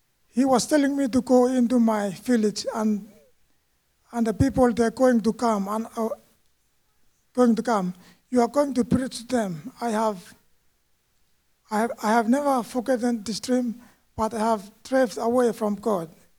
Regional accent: Vanuatu; born there; I was born in Vanuatu. My family is Christian.

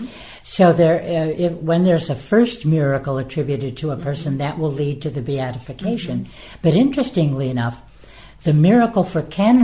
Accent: Chicago, Illinois, United States; I'm from Chicago.

